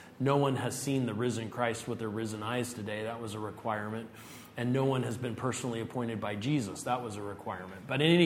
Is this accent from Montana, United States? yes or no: no; Los Angeles, California, United States; I mentioned the Los Angeles thing because I'm from Los Angeles.